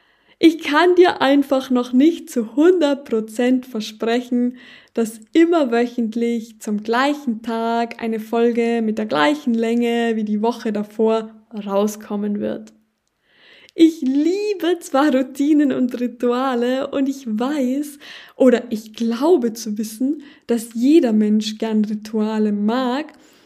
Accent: Tyrol, Austria; accent: Tyrolean; Ich bin eine Tirolerin mit einem sehr, sehr starken Dialekt. Also mit einem rollenden R und einem krassen K, sage ich immer so schön.

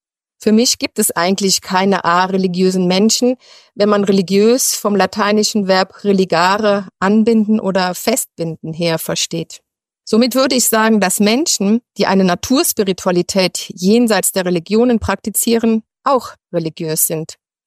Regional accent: Arnoldsweiler, North Rhine-Westphalia, Germany; also born or lived in Eifel; ich komme gebürtig aus der Eifel und bin am Rande des rheinischen Braunkohlereviers aufgewachsen. In der Nähe von Düren gibt es einen Ort, der heißt Arnoldsweiler.

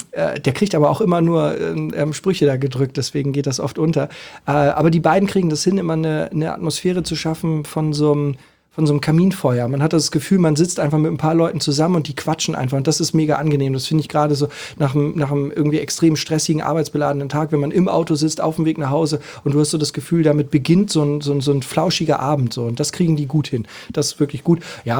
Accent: Hamburg, Germany; muss ich als Hamburger ja sagen

